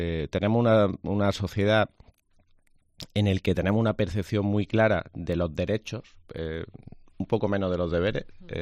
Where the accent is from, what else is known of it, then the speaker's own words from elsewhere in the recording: Córdoba, Andalusia, Spain; estar en la COPE Córdoba, en la de mi tierra.